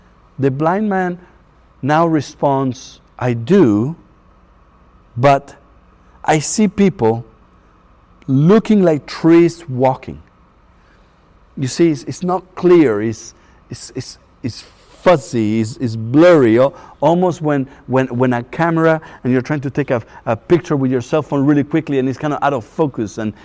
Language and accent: English; Argentina; it reminds me of how I memorized this verse in Spanish growing up in Argentina